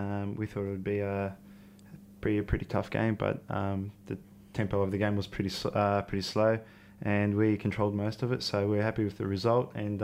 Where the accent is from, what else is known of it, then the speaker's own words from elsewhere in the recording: Sydney, New South Wales, Australia; I'm a Sydney boy, so I spent most of my years playing